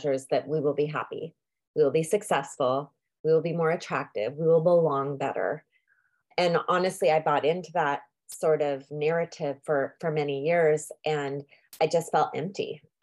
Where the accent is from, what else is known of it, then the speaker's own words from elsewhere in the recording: Oregon, United States; I'm from Oregon, so it's kind of nice to be close to home.